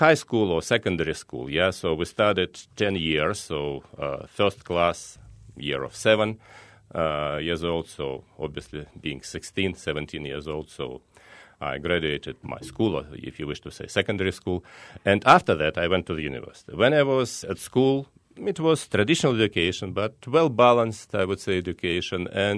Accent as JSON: {"language": "English", "region": "Moscow", "country": "Russia", "tie": "born there", "second_language": "English", "said": "I was born in Moscow, Russia, and got my education in Moscow State University"}